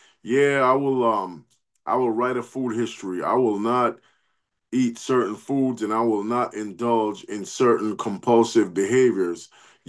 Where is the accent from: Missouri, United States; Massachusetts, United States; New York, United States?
New York, United States; Where I'm from New York, and where do I live now? I live in recovery.